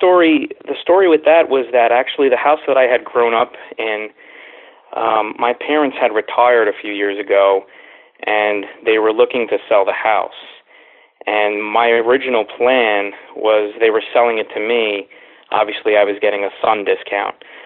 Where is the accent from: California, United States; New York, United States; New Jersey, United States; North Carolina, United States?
New York, United States; Queens; So we're from New York City originally. My father came over on a boat into Brooklyn, and then I grew up in Queens, and I live in Jersey now.